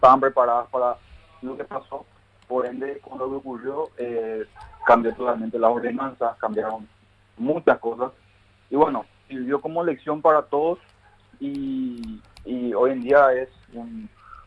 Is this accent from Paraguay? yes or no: yes; Paraguay; vale la pena como paraguayo